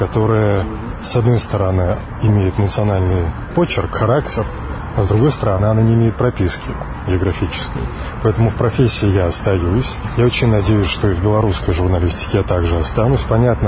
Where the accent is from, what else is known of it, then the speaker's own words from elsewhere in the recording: Belarus; born there; moved away as an adult; Для меня является важным тот факт, что я уезжаю из Беларуси. Я никогда не думал, что я отсюда уеду